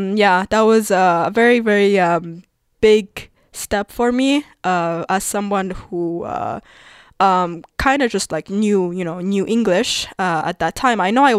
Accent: Qatar; born there; English is a second language; I was born in Qatar. For all of you who are listening, Qatar is, I'm sure you guys know where it is, but for those who don't, it's basically in the Gulf, next to Dubai

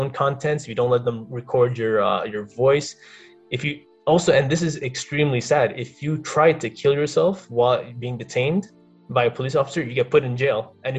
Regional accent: Canada; I'm a Canadian national, like I'm born and raised here.

